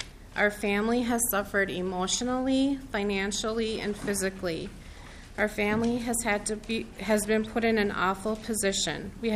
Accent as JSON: {"language": "English", "town": "Marshall", "region": "Minnesota", "country": "United States", "said": "I'm from Marshall, Minnesota."}